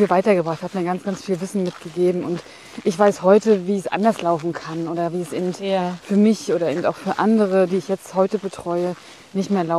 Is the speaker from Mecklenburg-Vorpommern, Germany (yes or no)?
yes; Rostock, Mecklenburg-Vorpommern, Germany; moved away as an adult; now in Cologne, Germany; In Rostock groß geworden und bis noch studiert.